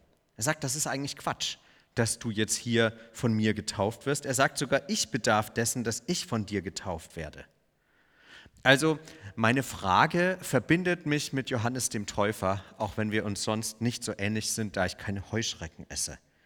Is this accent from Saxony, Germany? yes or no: no; Bavaria, Germany; Ergolding, das liegt bei Landshut, das liegt so zwischen München und Regensburg. Ihr habt das sicher an meinem Akzent schon wahrgenommen, dass ich ein typischer Bayer bin.